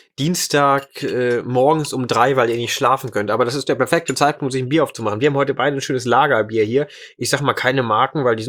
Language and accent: German; Braunschweig, Lower Saxony, Germany; Ich komme aus Braunschweig oder aus der Nähe von Braunschweig